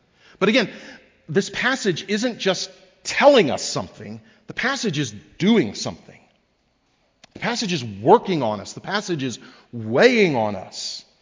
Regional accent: Texas, United States; Now, I grew up in Texas, and every summer when I was a kid, my family and I would go on this trip out to Kerrville, Texas in West Texas with a group of families from our church.

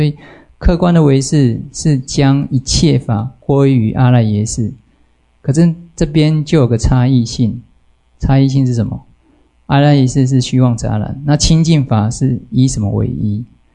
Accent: Taiwan; born there; 我们生在台湾，我们看不到这个南北极的极光啊

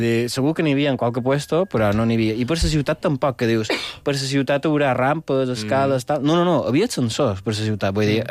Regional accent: Balearic Islands, Spain; perquè com que som mallorquins, feia moltíssima calor.

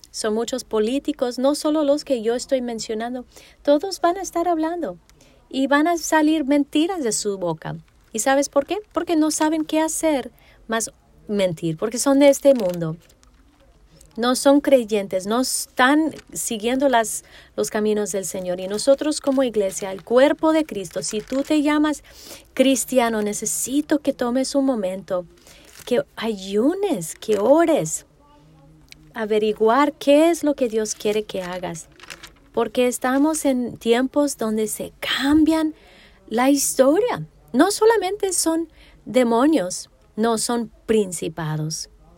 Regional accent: California, United States; yo parece que soy blanca por fuera, pero soy mexicana por dentro. Yo crecí aquí en California. Yo amo a las personas de esta ciudad.

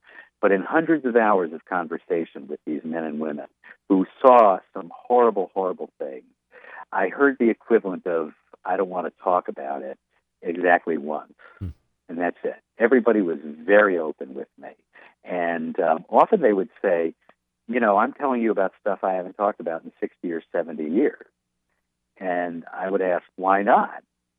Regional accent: United States; no, je suis américain, no, I'm American

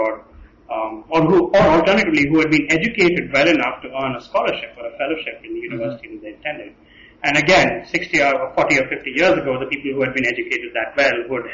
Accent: Tamil Nadu, India; affirmative action has been in place for around at least 40 years in my home state of Tamil Nadu, for example, in South India.

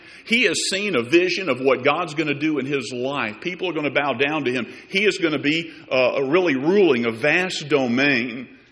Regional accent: Tuscaloosa, Alabama, United States; And I made my way back to that house that I grew up in Tuscaloosa, Alabama.

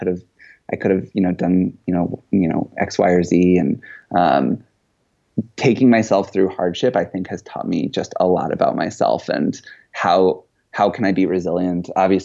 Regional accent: St. Louis, Missouri, United States; So I grew up in St. Louis, and I grew up in like a suburb of St. Louis.

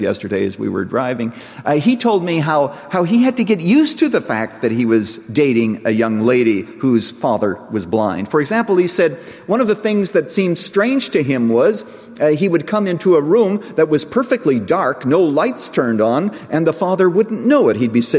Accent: Canada; in the church that I grew up in Canada

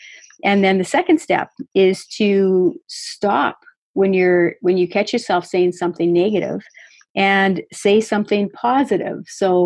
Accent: Saskatchewan, Canada; I'm from Saskatchewan and you're from Alberta. So we have prairie fields.

